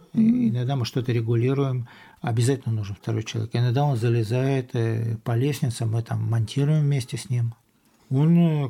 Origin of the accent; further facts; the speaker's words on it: Russia; во-первых, я из России